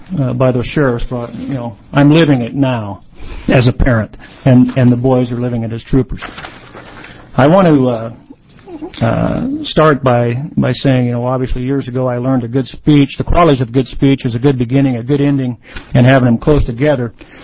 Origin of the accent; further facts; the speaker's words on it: Roseburg, Oregon, United States; I'm from Roseburg. I'm a graduate of Portland State University.